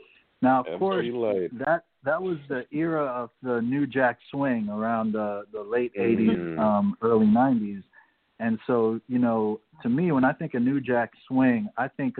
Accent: Jamaica; of course, it's no secret that I'm from Jamaica.

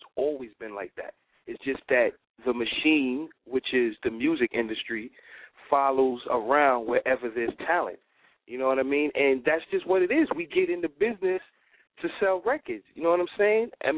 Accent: New York, United States; Because, you know, I'm from New York, so we deal with longevity.

